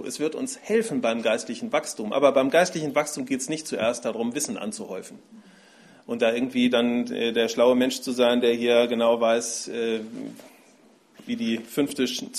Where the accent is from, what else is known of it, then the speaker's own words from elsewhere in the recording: Dillenburg, Hesse, Germany; born there; Ja, ich komme gebürtig aus Dillenburg. Das liegt so ungefähr 100 Kilometer nördlich von Frankfurt.